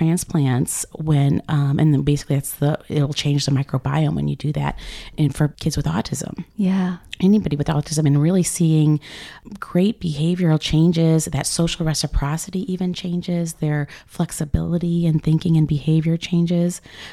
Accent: St. Louis, Missouri, United States; I remember growing up in St. Louis, everybody talks about going on a float trip down the Merrimack.

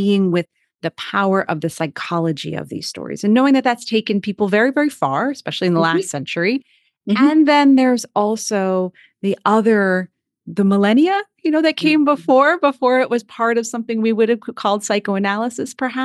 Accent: Cape Cod, Massachusetts, United States; I'm a daughter of the ocean. You know, I grew up in Cape Cod, Massachusetts. I am a daughter of the sea in so many ways

